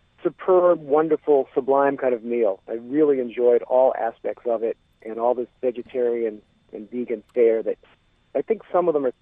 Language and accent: English; United States; And I'm an American, African American, she's Ethiopian